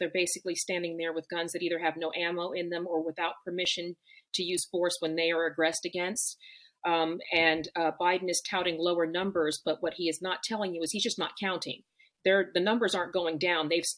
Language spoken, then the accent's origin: English; Texas, United States; born there; I'm a native Texan, so I was born in Texas, and even though my parents were military, we traveled all over the world.